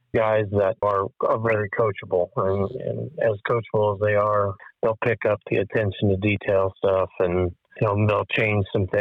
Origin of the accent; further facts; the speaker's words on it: Indiana, United States; now in Ohio, United States; Well, I'm from Indiana, and I came to Ohio to take a wrestling job at Defiance College.